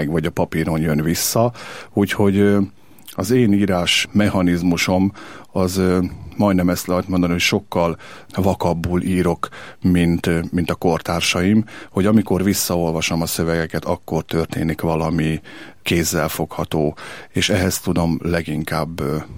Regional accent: Hajdúdorog, Hajdú-Bihar, Hungary; born there; Gyerekkoromban én Hajdúdorogon születtem egy mélyen vallásos kis faluban, akkor még falu volt.

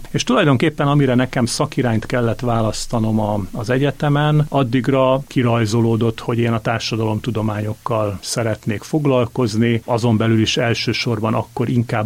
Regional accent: Miskolc, Borsod-Abaúj-Zemplén, Hungary; Én Miskolcon nőttem fel, ott érettségiztem

